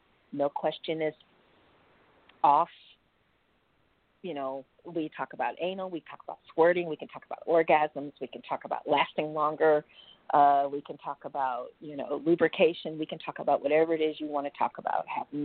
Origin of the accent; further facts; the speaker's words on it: Cleveland, Ohio, United States; also born or lived in Chicago; I grew up in Cleveland, Ohio, but Chicago was my home for 5 years, okay?